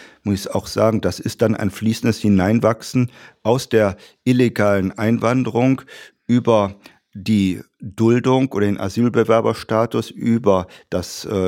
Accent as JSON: {"language": "German", "town": "Mönchengladbach", "region": "North Rhine-Westphalia", "country": "Germany", "tie": "born or raised there", "said": "Meine Heimatstadt Mönchengladbach, 260.000 Einwohner."}